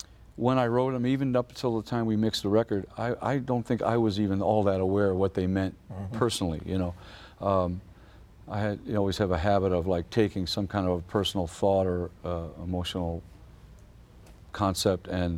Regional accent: St. Louis, Missouri, United States; when I grew up in St. Louis, it was this country was in a state of apartheid. You know, mm-hmm. it was the 50s.

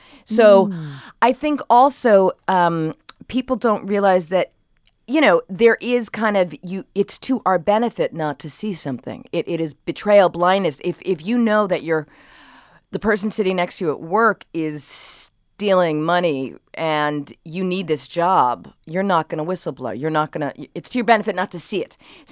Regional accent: Brookline, Massachusetts, United States; now in New York City, United States; I live in New York City. I'm from Brookline, Massachusetts.

